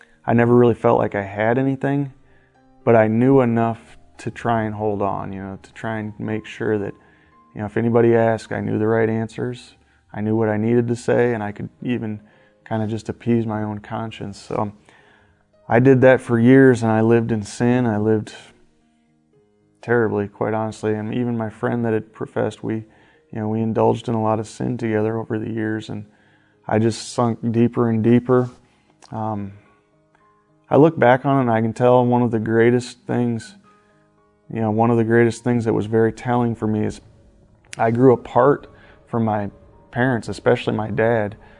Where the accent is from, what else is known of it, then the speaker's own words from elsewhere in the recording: Iowa, United States; I'm from Northeast Iowa. I'm born and raised there. I've lived there my entire life, other than a few short stints other places.